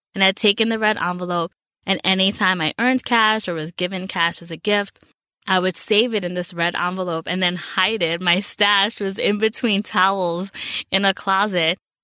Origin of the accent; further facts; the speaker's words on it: New York, United States; So I grew up in the Bronx in New York, so big up to the BX.